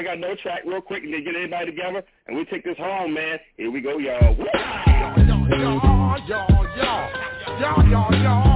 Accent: California, United States; now in San Diego, United States; I'm from Los Angeles County, man. Shout out to Watts, Compton, Long Beach, and Pasadena, all my family. And I live in San Diego right now

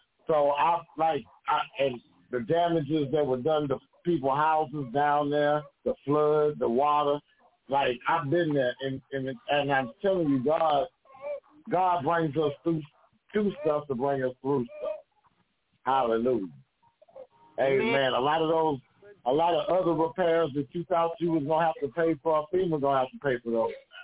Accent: Houston, Texas, United States; I'm from Houston, so I personally know what it's like.

